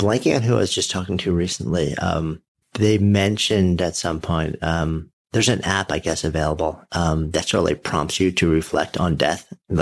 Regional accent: New York, United States; and being a New Yorker, you know, in the most intimate and upfront way with the truth of mortality

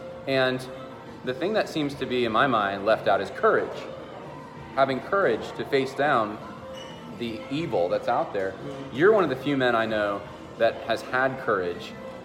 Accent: California, United States; born there; You know, I mean, I was born in Southern California.

